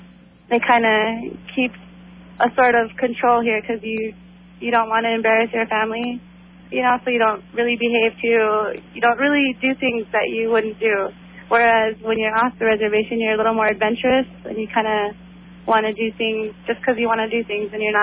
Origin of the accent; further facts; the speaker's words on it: Bozeman, Montana, United States; When I was growing up in Bozeman, that felt normal to me.